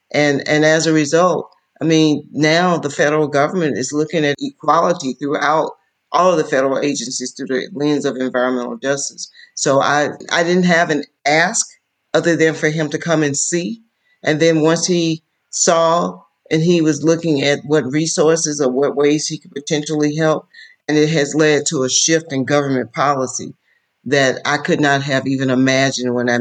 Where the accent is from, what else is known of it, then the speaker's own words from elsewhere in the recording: Alabama, United States; I'm from Wilcox County, Alabama. I grew up poor. We didn't have a television in our house until I was 10 years of age.